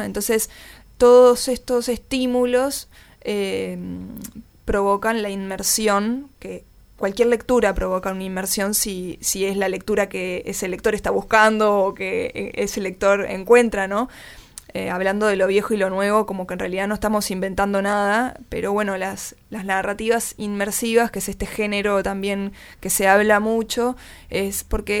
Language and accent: Spanish; Montevideo, Uruguay; porque obviamente como montevideanos o como un colectivo internacional, nosotros no vamos a decidir